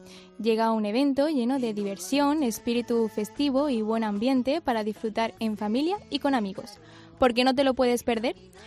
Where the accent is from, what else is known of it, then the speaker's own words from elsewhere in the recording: Torrox, Andalusia, Spain; Empezamos con Torró, mi pueblo. No porque sea el mío lo voy a presumir por aquí, sino porque su fiesta reúne a 40.000 personas.